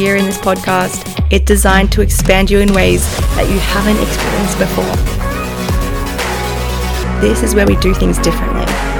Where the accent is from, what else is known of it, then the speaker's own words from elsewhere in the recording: Melbourne, Victoria, Australia; So I grew up in Melbourne. I never felt like I fit in.